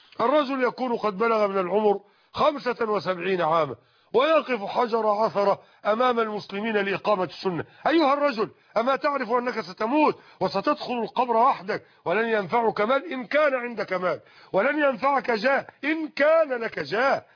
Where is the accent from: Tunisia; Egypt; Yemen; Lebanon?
Egypt; والحمد لله عندنا في مصر على سبيل المثال المسلمون يصلون العيدين في المصلى